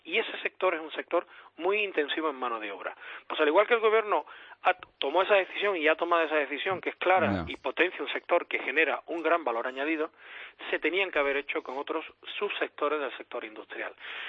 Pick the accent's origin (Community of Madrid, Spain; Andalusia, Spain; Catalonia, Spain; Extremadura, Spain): Andalusia, Spain; como andaluz que también soy